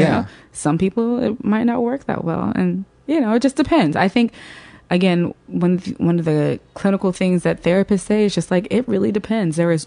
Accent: Atlanta, Georgia, United States; Yeah, no, I grew up in Atlanta, actually.

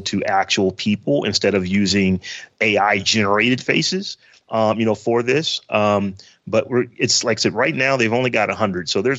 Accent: Warren, Ohio, United States; I'm from Warren, Ohio. Lordstown is the biggest plant there, and automation is a big deal.

